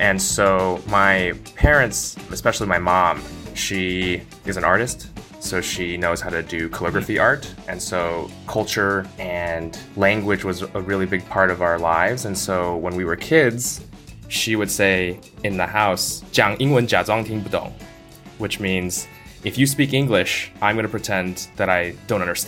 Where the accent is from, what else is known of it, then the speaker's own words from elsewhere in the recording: Los Angeles, California, United States; So hi everybody … I was born and raised out here in the West Coast, Los Angeles.